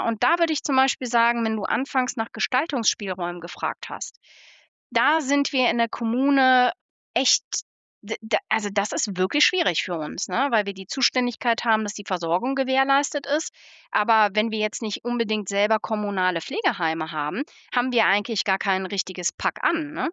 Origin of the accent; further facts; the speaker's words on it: North Rhine-Westphalia, Germany; born there; ich komme ja, du hattest es eingangs gesagt, gebürtig aus Nordrhein-Westfalen. Da bin ich auch viele Jahre eben beruflich und ehrenamtlich unterwegs gewesen.